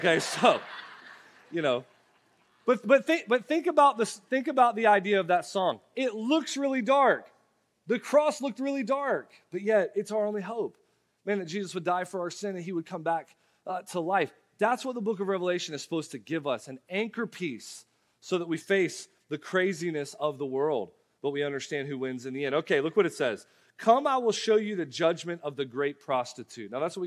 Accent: Florida, United States; I don't follow a million sports here in North Carolina because I'm from Florida, but I love to follow the Florida sports.

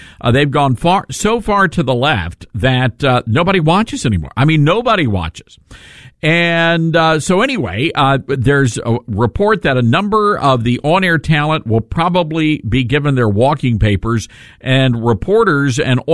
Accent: the South, United States; And I don't know if it's because I'm a Southerner and I grew up in the age after the Civil Rights Movement and got to see it firsthand.

